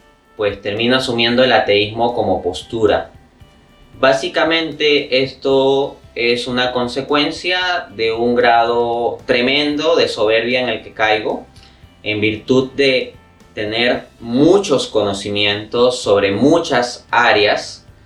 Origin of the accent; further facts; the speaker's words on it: Peru; soy peruano.